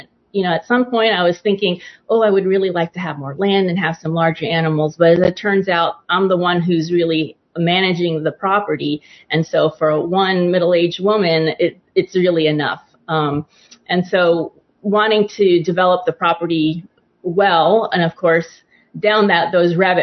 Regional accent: New York City, New York, United States; Actually, I grew up in New York City, so it was kind of, you know, tough to pursue that when I was in the concrete jungle, so to speak.

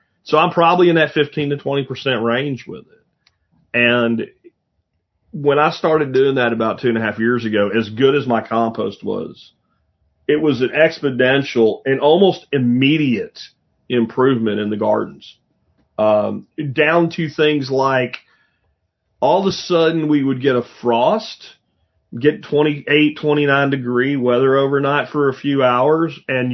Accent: Jacksonville, Florida, United States; also born or lived in Pennsylvania; I grew up in Jacksonville, Florida. Then we moved to Pennsylvania. My whole family's coal miners.

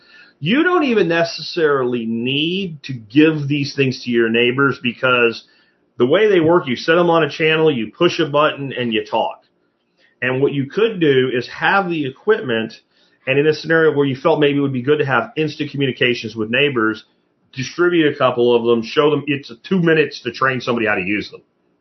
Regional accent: Pennsylvania, United States; Like, where I grew up in Pennsylvania, I can't imagine the community finding out that anybody was hard on their luck

